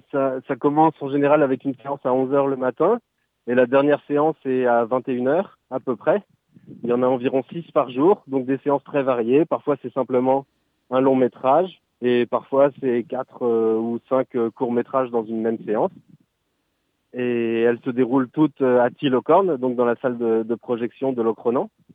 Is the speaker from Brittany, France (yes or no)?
yes; Brittany, France; Bah, la Bretagne, je suis breton, donc forcément ça m'intéresse qu'elle puisse être présente dans le cinéma.